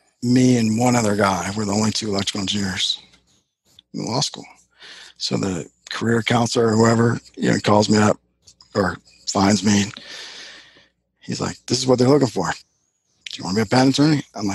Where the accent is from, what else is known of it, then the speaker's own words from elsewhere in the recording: Buffalo, New York, United States; now in Ohio, United States; Literally, I never lived in Ohio before. I'm from Buffalo, but had gone to the Football Hall of Fame, which is in Canton, which is close.